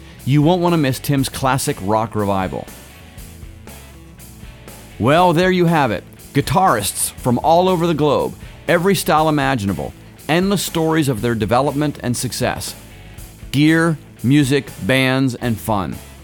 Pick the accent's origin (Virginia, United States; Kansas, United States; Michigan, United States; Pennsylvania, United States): Pennsylvania, United States; Pittsburgh; Brandon Lehman joins us from my hometown here in Pittsburgh.